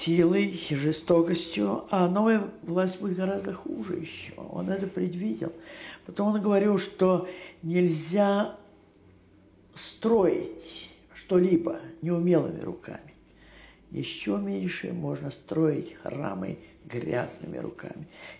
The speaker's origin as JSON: {"language": "Russian", "town": "Yasnaya Polyana", "region": "Tula Oblast", "country": "Russia", "tie": "born there", "said": "Я родилась в Ясной Поляне в 1884 году. Мне сейчас 82-й год."}